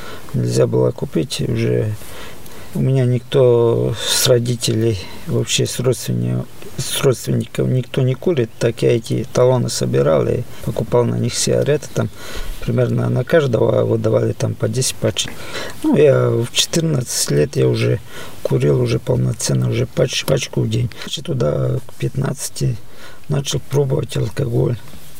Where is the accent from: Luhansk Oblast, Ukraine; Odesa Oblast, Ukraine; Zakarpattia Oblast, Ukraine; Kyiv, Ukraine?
Zakarpattia Oblast, Ukraine; born there; Родился я в Украине, в Закарпатье. Мне 38 лет.